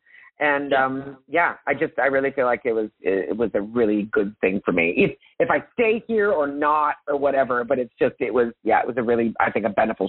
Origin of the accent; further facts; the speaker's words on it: Canada; I'm Italian, but I'm Anglo. Like I'm Canadian. My mother was of British heritage and I don't speak Italian.